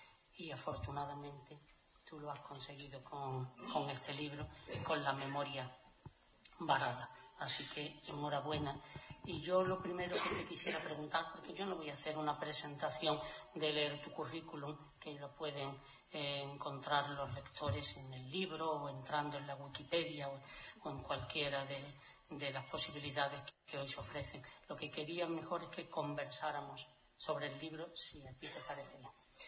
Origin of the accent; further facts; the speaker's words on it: Minas de Riotinto, Andalusia, Spain; había oído de niño en Río Tinto hablar de las camionetas